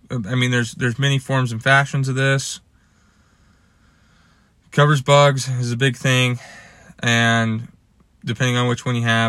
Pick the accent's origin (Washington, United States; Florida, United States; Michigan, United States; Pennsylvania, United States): Washington, United States; growing up in Washington State, I never had that.